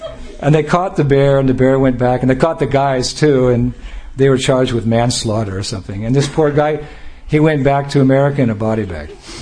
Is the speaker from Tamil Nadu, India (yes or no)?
yes; Chennai, Tamil Nadu, India; born there; I was born in Chennai